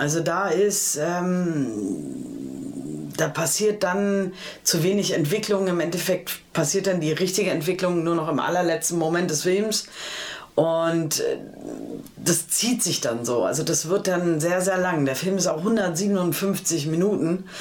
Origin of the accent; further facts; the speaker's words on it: Berlin, Germany; wenn ich als Berliner meine eigene Stadt sehe.